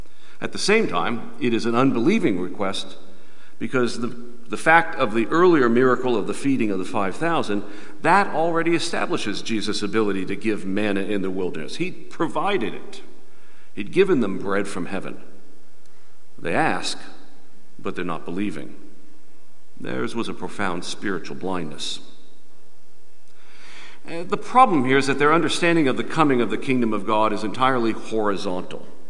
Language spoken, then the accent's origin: English; New Jersey, United States; I'm from New Jersey, but don't hold it against me.